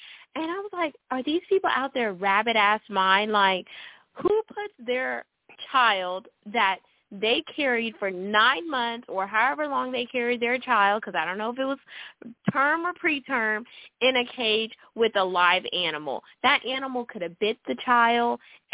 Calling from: Texas, United States; I'm calling from the great state of Texas.

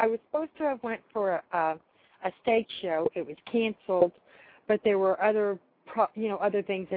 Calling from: Mesa, Arizona, United States; Yeah, I'm Mesa.

